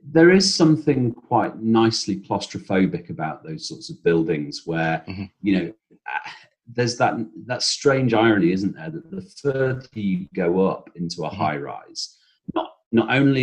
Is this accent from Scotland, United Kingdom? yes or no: no; West Midlands, United Kingdom; now in Manchester, United Kingdom; Yes, well, I'm from Staffordshire originally, which is just south of Manchester. But myself and my wife both went to Manchester for university and have lived there or thereabouts for the last 20, 30 years.